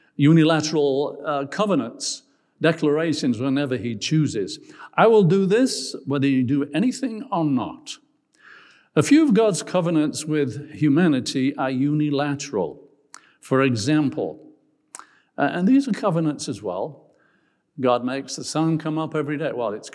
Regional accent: York, Yorkshire and the Humber, United Kingdom; My hometown of York in England

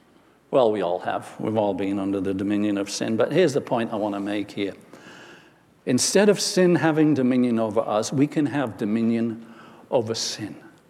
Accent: York, Yorkshire and the Humber, United Kingdom; I was just a little kid working full-time in a butcher's shop in England, in my hometown of York.

